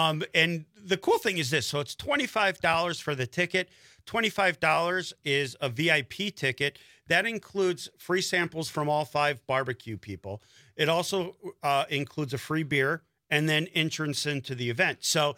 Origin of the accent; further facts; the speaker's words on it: Hoffman Estates, Illinois, United States; I'm originally from Chicago. Okay. Well, Huffman Estates.